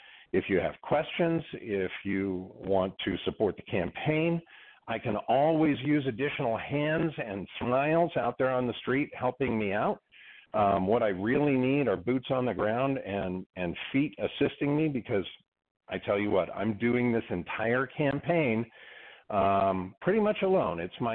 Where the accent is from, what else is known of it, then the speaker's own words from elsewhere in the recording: Tucson, Arizona, United States; also born or lived in Northern California; I was born and raised down in Tucson. Tucson is a great place to grow up.